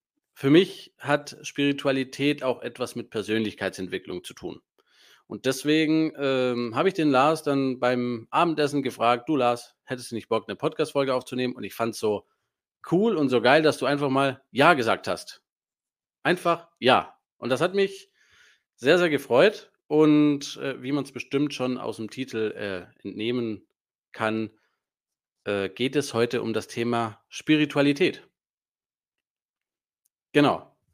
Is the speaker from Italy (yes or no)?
yes; Italy; Ich bin in Italien groß geworden.